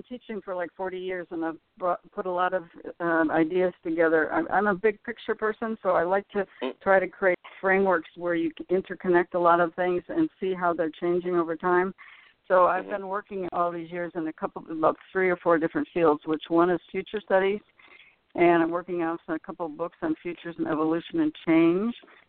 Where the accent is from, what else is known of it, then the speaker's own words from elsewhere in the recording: Michigan, United States; Well, I grew up in Michigan. I went to the East Coast for graduate school, and I started teaching down the West Coast.